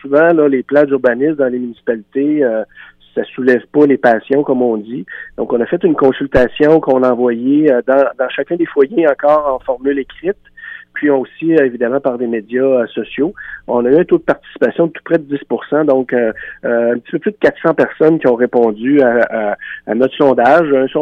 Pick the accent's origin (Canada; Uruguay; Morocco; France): Canada; Quebec; chez nous, au Témiscouata, quand on aura maximisé nos RSG en communauté